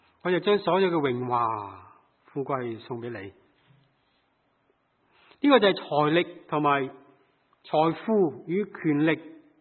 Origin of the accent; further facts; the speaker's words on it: Hong Kong; 当我细个时候在香港长大